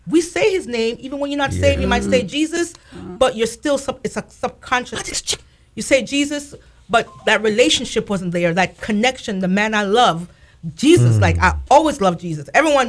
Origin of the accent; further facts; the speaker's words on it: Bronx, New York, United States; also born or lived in Jamaica; No, my mom sent for us in Jamaica. So we came to America and I lived in the Bronx.